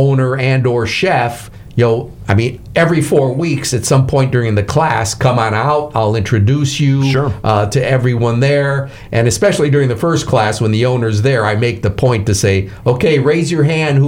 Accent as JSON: {"language": "English", "town": "Chicago", "region": "Illinois", "country": "United States", "tie": "born or raised there", "said": "But I grew up just outside Chicago, which has the largest Polish population aside from Poland."}